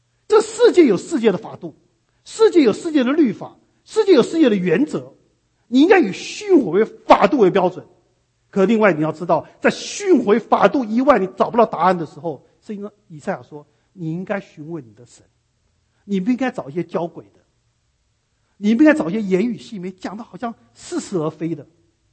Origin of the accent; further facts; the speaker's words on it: Taiwan; 有多少时候我从台湾来的，这在台湾来讲根本很普通的事情，